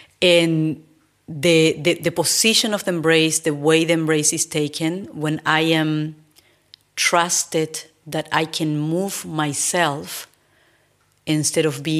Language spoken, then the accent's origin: English; Paraguay; English is a second language; moved away; also born or lived in Buenos Aires, Argentina; And in Paraguay, I am originally from Paraguay. And if anyone wants to do something more or expand their dance career, usually is leaving the country in regards to Paraguay.